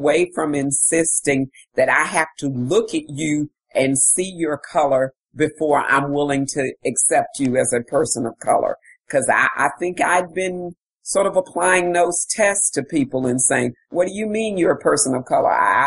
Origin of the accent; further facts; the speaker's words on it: the South, United States; because again, growing up in the South and in the time in I'm 57, when I was young, you really only thought about race in terms of black and white.